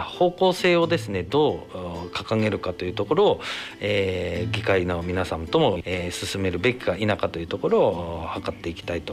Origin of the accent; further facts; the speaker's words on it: Funahashi, Toyama, Japan; この生まれ育った船橋村というキーワードが、ずっと自分の心の中で残っておりまして、